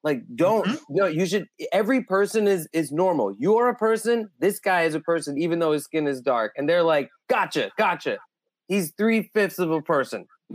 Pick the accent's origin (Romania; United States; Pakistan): Pakistan; Like, look, I'm Muslim. I'm Pakistani. Pakistanis and Indians, Muslims and Hindus have historically had a thing.